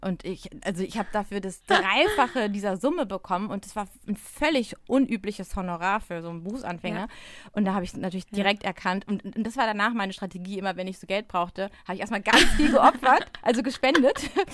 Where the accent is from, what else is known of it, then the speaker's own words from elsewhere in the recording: Frankfurt, Hesse, Germany; ich bin ja aus Frankfurt